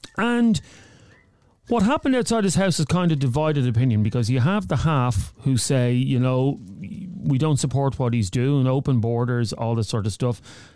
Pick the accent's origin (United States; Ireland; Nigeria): Ireland; Dublin, County Dublin; I'm from South Dublin, you don't speak for me.